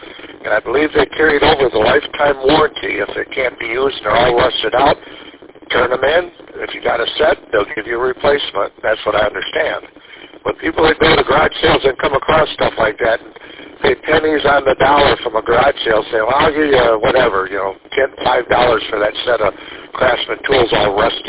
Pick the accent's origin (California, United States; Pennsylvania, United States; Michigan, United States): Michigan, United States; Mount Clemens; I grew up with one in Mount Clemens, and we have a connection.